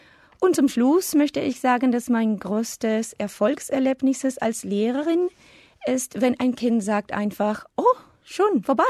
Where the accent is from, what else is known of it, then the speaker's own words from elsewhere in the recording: Venezuela; German is a second language; Ich komme aus Venezuela. Ich bin im Jahr 1978 geboren. Ich arbeite als Staff-Lehrerin an der Humboldt-Schule in Caracas.